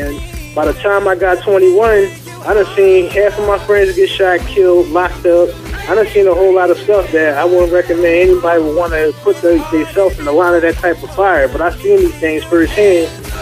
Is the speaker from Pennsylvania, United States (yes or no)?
yes; Philadelphia, Pennsylvania, United States; I grew up in Philadelphia, North Philadelphia to be exact. That's one of like the toughest parts of Philadelphia.